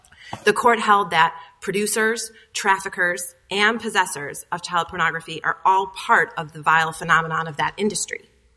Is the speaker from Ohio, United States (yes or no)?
no; Roanoke, Virginia, United States; Yes, Your Honor, I'm from Roanoke.